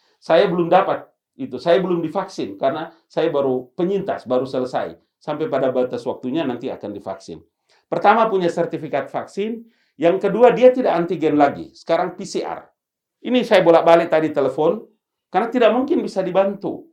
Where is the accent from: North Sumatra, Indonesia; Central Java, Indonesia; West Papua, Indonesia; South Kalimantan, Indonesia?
West Papua, Indonesia; Fakfak; born there; Bentuni itu di Papua Barat, di Kabupaten Fakfak, tempat kelahiranku, di desa ibuku, di Bentuni, di Kokas.